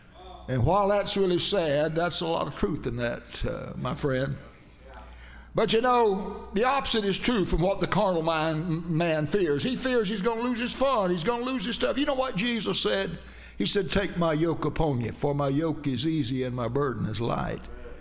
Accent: Haines City, Florida, United States; also born or lived in South Georgia; When I was a kid, we moved to Florida from South Georgia. In South Georgia, we had a creek, but you couldn't hardly get your feet wet in it. And we came down here to the Haines City where we got lakes everywhere.

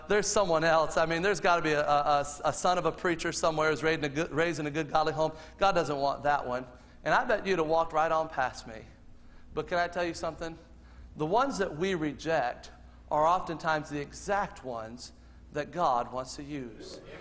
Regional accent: Fort Myers, Florida, United States; also born or lived in Ohio; I was born in Fort Myers, but we lived up there for 6 months. We came down to Fort Myers, and there I told you we lived in my grandmother's house.

